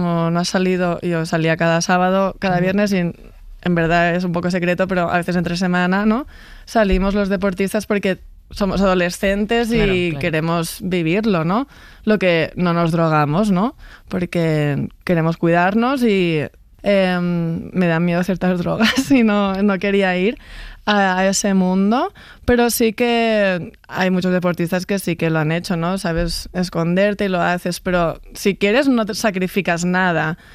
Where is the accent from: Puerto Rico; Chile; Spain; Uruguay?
Spain; Catalonia; para las que somos de Cataluña, porque es en San Cugat, que es al lado de Barcelona.